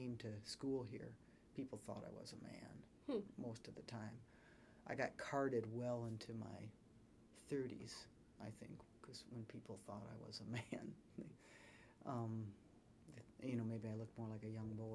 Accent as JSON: {"language": "English", "region": "Wisconsin", "country": "United States", "tie": "born or raised there", "said": "growing up in a small town in rural Wisconsin actually did come in handy"}